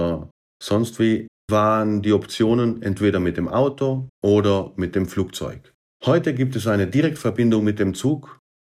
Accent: Trentino-Alto Adige, Italy; wir als Südtiroler bekommen mehr Platz auf den heutigen Gleisen

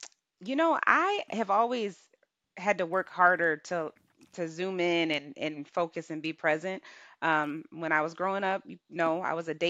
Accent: Hartford, Connecticut, United States; And my style is not like, you know, how we grew up in Hartford.

